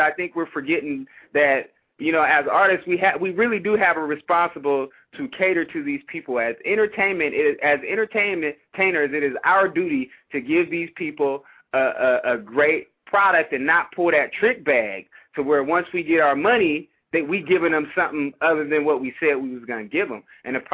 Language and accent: English; Seattle, Washington, United States; it's amazing the type of response that I've gotten just by telling people I'm from Seattle.